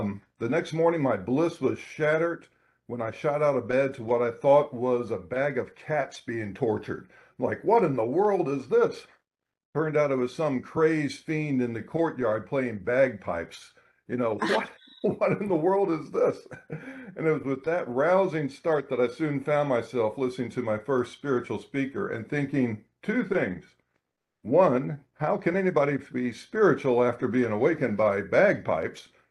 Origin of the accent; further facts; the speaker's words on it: Louisville, Kentucky, United States; moved away; I'm from the Midwest, Louisville, Kentucky, as … mentioned. Came up in a household of strong values.